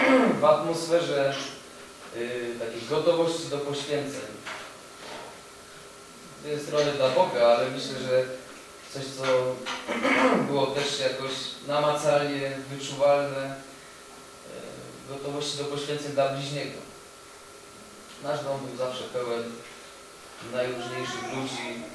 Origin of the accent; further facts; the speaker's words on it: Kraków, Lesser Poland, Poland; born there; Urodziłem się w Krakowie. Bóg zdecydował, że 17 kwietnia 1982 roku na świat przyjdzie taki chłopiec, no jeden z mnóstwa Polaków